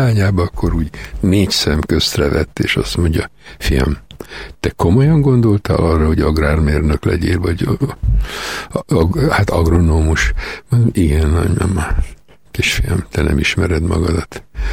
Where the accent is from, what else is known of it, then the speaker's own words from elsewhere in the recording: Sopron, Győr-Moson-Sopron, Hungary; soproni előkapu 5-ben születtem, tehát abszolút belvárosi gyerek vagyok a Tisztorony tövéből